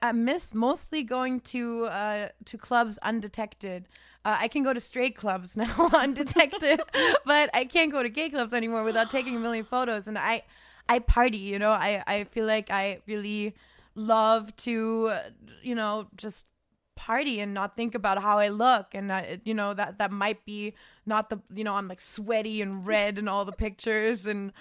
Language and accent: English; Germany; English is a second language; in my like small town in Germany, because I'm not technically from Cologne even, which is already kind of a small city. I was like 2 hours outside, like countryside, cows, grass.